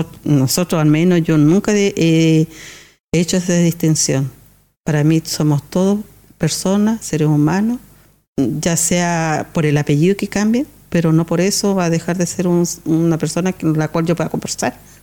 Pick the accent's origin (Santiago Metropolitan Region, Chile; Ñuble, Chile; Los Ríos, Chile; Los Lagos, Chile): Los Lagos, Chile; Osorno; Mire, yo nací en Osorno en el año 60. No me pregunte el lugar porque yo sé que nací en Osorno, vivimos los barracones y de ahí de los barracones nos fuimos al campamento Manuel Rodríguez en el año 70, 71 más o menos.